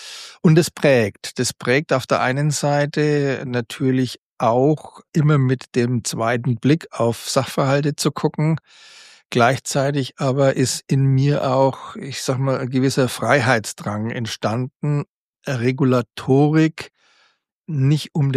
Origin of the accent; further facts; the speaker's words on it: Bavaria, Germany; Also meine Heimat ist das südliche Mittelfranken.